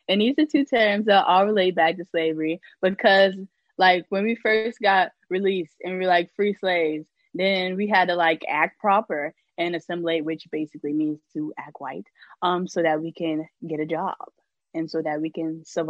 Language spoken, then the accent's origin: English; United States; accent: Gullah Geechee; And I try to hide like my Gullah Geechee accent, but that's us. Like, that's our culture.